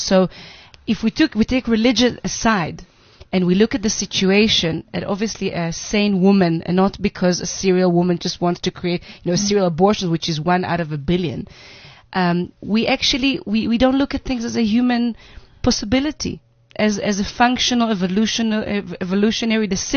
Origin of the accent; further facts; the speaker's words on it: Israel; English is a second language; I was raised in Israel and I didn't get enough.